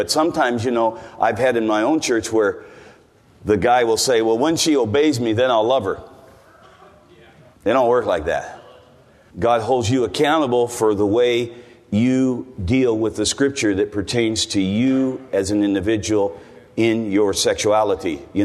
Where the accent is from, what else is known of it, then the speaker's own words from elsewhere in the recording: United States; moved away as an adult; now in New Zealand; As you can tell by my accent, if you haven't heard me before, I come from the United States. I've been in New Zealand for 38 years. And so I don't really sound like a Kiwi.